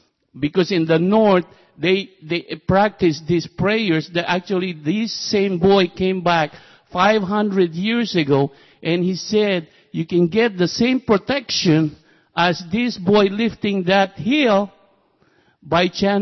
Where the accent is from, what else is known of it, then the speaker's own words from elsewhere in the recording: Philippines; because I'm originating from the Philippines